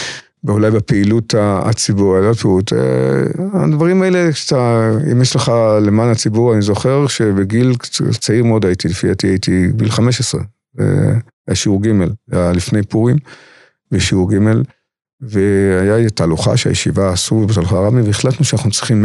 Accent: Bnei Brak, Central District, Israel; born there; אנחנו נולדתי בבני ברק

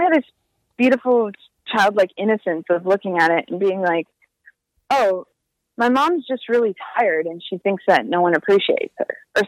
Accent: Winnipeg, Manitoba, Canada; So I grew up there in Winnipeg, and my parents both emigrated from Portugal.

